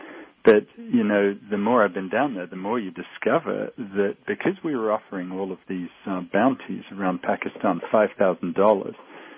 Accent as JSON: {"language": "English", "country": "United States", "said": "I know despite my accent, I am American"}